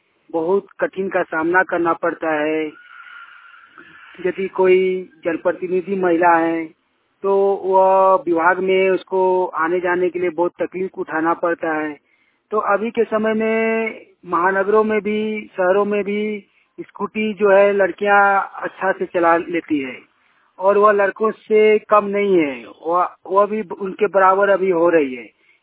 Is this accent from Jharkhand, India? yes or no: yes; Kasmar, Jharkhand, India